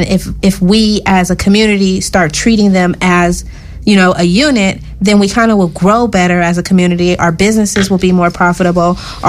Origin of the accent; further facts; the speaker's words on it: Oakland, California, United States; now in Los Angeles, United States; I am from Oakland, California, the Bay Area. I graduated from Tuskegee University, and now I've been living in Los Angeles for the past 5 years now.